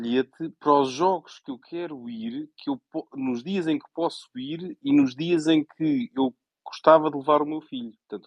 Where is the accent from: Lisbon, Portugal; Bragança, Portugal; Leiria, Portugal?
Lisbon, Portugal